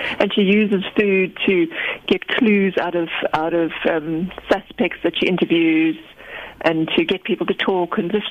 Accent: England, United Kingdom; I might have made her fully Afrikaans, but I'm English.

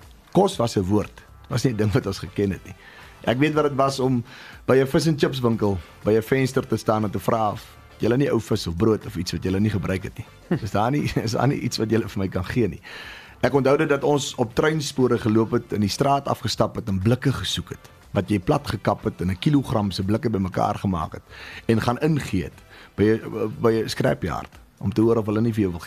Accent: Redelinghuis, Western Cape, South Africa; Ek het groot geword in die Sandveld distrik in die Weskus wêreld, 'n dorpie met die naam van Redelinghuis. Klein dorpie tussen Paketberg en Elandsbaai.

